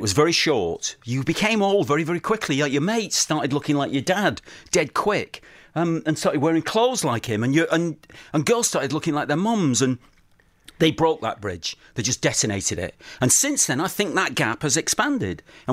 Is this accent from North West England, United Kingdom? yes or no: yes; Manchester, North West England, United Kingdom; I grew up outside Manchester